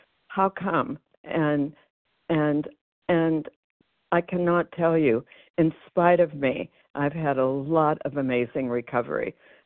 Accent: Arizona, United States; I'm from Arizona.

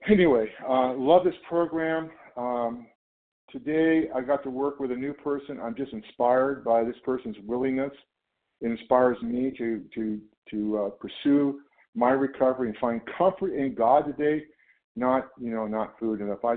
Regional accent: California, United States; I'm from Northern California.

